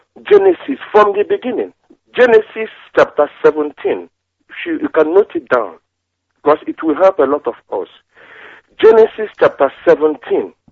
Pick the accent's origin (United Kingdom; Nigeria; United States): Nigeria; Alo, Anambra; now in France; calling from France, and I am from Alo in Idemi local government area in Anambra State.